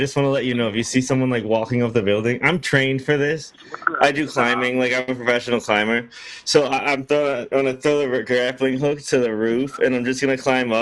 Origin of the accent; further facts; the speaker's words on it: United States; Sorry, I'm an American. I'm here on vacation.